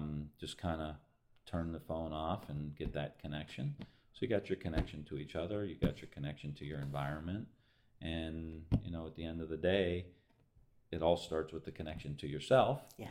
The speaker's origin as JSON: {"language": "English", "country": "Ireland", "said": "as an Irishman, I say the pub"}